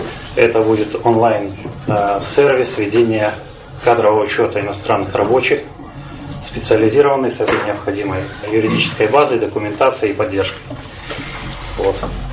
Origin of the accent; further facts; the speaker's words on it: Grodno, Grodno Region, Belarus; now in Russia; Я сам из Беларуси, кстати. Вот, замечательного города Гродно.